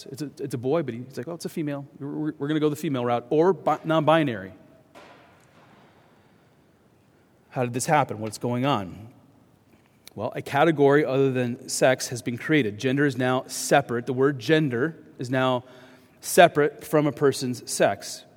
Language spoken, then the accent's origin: English; Cedar Rapids, Iowa, United States; born there; I was born in 1981 in Cedar Rapids, Iowa, at St. Luke's Hospital.